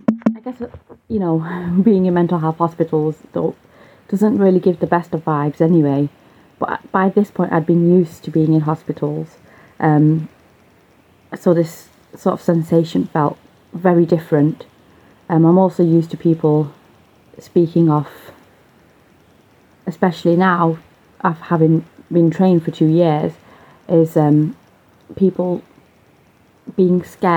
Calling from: Manchester, North West England, United Kingdom; I'm calling from Manchester in the UK.

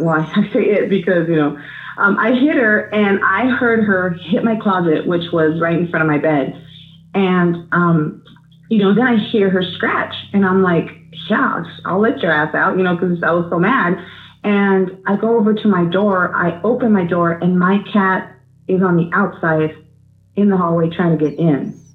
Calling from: El Paso, Texas, United States; I'm in El Paso, Texas.

